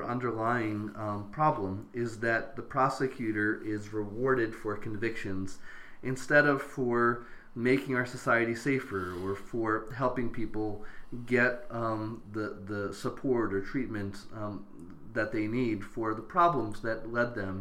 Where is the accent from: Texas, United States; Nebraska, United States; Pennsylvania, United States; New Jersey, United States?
Pennsylvania, United States; Philadelphia; a municipality that seems to be doing a little better at this is my hometown, Philadelphia